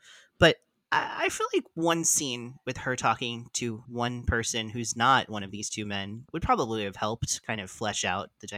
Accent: United States; I'm American. I don't have expertise on these accents like you do, my friend.

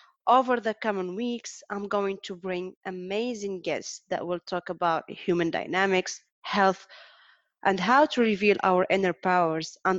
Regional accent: Morocco; also born or lived in Lebanon / Egypt; now in France; I'm 27 years old. I'm originally from Morocco. I lived in two different countries, Middle East, Lebanon, and Egypt

